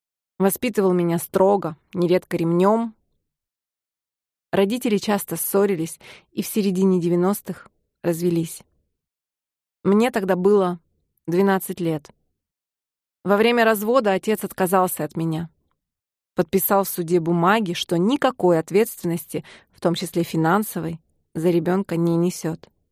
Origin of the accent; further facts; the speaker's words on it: Tyumen, Tyumen Oblast, Russia; Я родилась в Тюмени, в самой обычной советской семье.